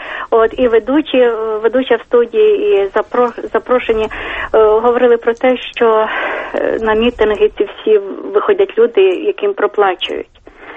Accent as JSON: {"language": "Ukrainian", "region": "Kyiv", "country": "Ukraine", "said": "це є я киянка."}